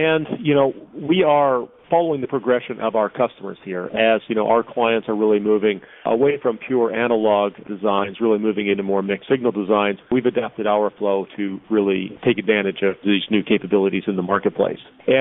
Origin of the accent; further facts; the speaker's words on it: Alberta, Canada; now in Los Angeles, United States; but also having the chance to grow up in central Alberta.